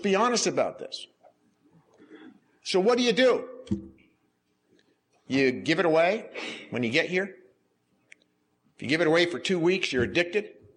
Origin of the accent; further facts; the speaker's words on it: Vermont, United States; If you had told me as a kid growing up in Vermont, going to school in Vermont, raised in Vermont, raising my kids in Vermont